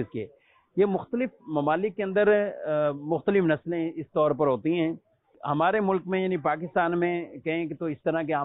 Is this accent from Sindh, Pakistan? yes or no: yes; Karachi, Sindh, Pakistan; اصل میں ہم کراچی والے ہیں نا